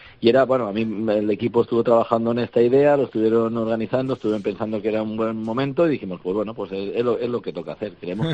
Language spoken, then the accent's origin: Spanish; Valencian Community, Spain; más del 95% del equipo somos valencianos